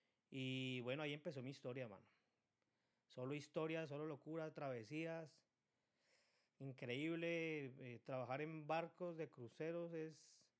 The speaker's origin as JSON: {"language": "Spanish", "region": "Bogotá", "country": "Colombia", "said": "yo vengo de Bogotá, Colombia."}